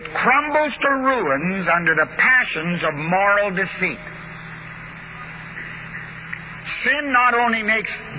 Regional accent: Canada; I'm a Canadian, I'm a Scotch-Canadian.

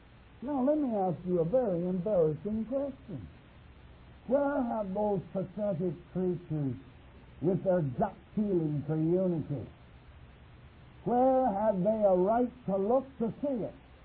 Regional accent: Canada; When I was a boy, the British Empire, we could say proudly, I'm a Canadian

